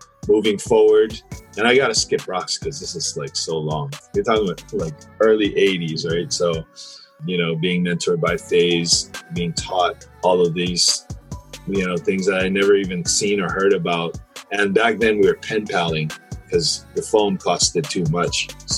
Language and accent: English; San Francisco, California, United States; born there; now in Hawaii, United States; So I wasn't born here. I was born in San Francisco and in and out travel from here to the Bay because my mother was here and my father was there.